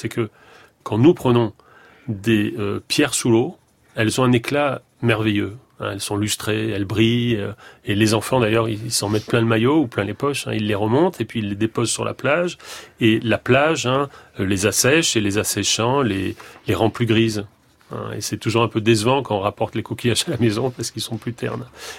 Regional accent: Marseille, Provence-Alpes-Côte d'Azur, France; Est-ce parce que j'ai grandi à Marseille?

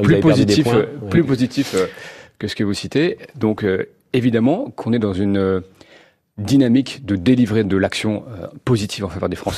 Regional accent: France; en tant que Français, j'ai l'optimisme chevillé au corps.

